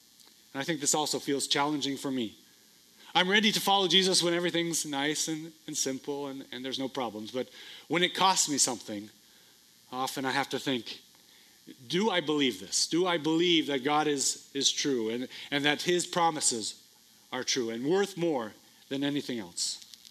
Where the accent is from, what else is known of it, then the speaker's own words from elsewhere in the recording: United States; even though I'm an American living in America